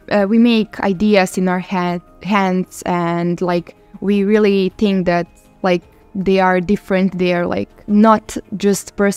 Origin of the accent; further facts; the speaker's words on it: Serbia; also born or lived in Bosnia and Herzegovina; obviously I'm from Serbia, but I was born in Bosnia and Herzegovina. And you know, in the Balkans, we only have like one race, so there are only white people living there.